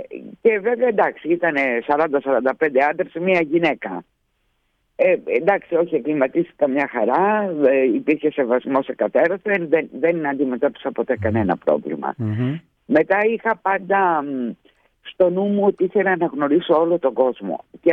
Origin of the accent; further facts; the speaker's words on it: Paros, South Aegean, Greece; now in Athens, Greece; Ήρθα στην Πάρο γιατί κατάγομαι από την Πάρο. Έκανα τη μετάθεσή μου, μετά επέστρεψα στο σπίτι μου στην Αθήνα.